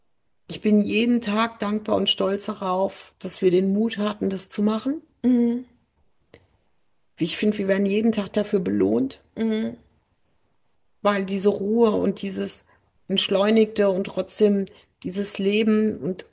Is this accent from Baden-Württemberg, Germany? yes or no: no; Frankfurt, Hesse, Germany; Und wir so, ja, aus Frankfurt.